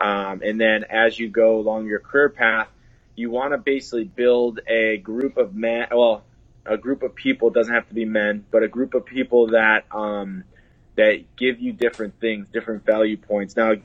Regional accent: Chicago, Illinois, United States; But, just a real quick background. I grew up in Chicago. My parents are amazing, absolute amazing parents. I grew up right above the poverty line.

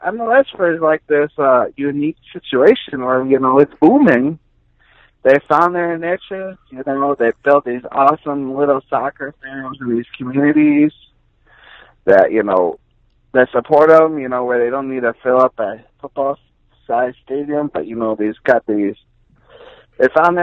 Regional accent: Rochester, New York, United States; Well, it's sad for my hometown team I grew up going to so many games.

